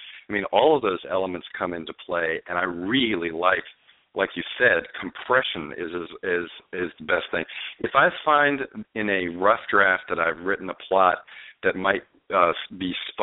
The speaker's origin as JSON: {"language": "English", "region": "Chesapeake Bay area", "country": "United States", "said": "I've got to say, I'm from the Chesapeake Bay area. I understand that country. I understand those people."}